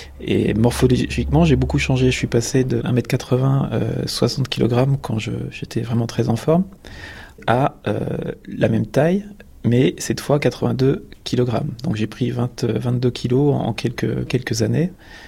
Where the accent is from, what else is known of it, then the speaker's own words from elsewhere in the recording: Bourgogne-Franche-Comté, France; j'ai 49 ans. Je viens de Franche-Comté, entre Vesoul et Épinal. Donc c'est dans les contreforts des Vosges, d'une zone un peu montagneuse.